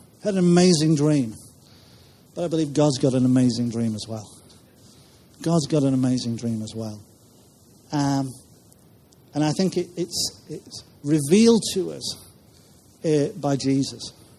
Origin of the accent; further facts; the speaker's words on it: Grimsby, Yorkshire and the Humber, United Kingdom; also born or lived in Cheshire; "Lord, if I'm to go back to my hometown area," this is where I was brought up. I was living in Cheshire at the time. "Lord, what is it that you want me to be involved with?" And there were a number of things, but one of them was this: to see increased unity across the body of Christ in Grimsby, Cleethorpes